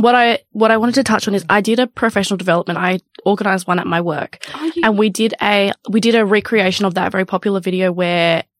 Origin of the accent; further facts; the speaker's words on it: Broome, Western Australia, Australia; I'm from Broome